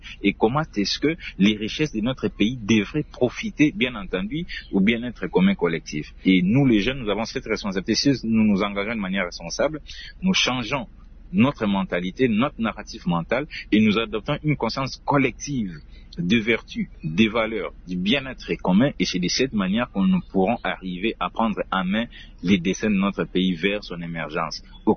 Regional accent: DR Congo; on est Congolais, on appartient à une nation qui est la République démocratique du Congo.

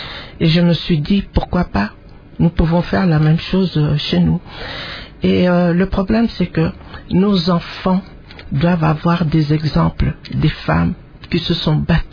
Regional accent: Kinshasa, DR Congo; also born or lived in Republic of the Congo / Belgium; Je suis née à Léopoldville, Kinshasa actuellement. J'ai toujours vécu à Kinshasa. J'ai fait mes études primaires au Congo Brazza, une partie ici.

